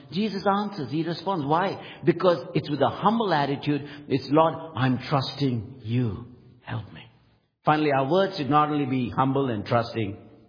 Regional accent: India; I'm from India. And I live with Brahmins. I live with Muslims.

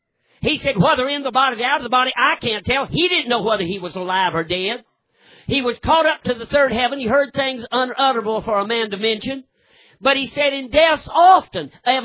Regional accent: North Carolina, United States; I'm from North Carolina. The reason I know about this story, they had just passed that mandatory seatbelt law in North Carolina.

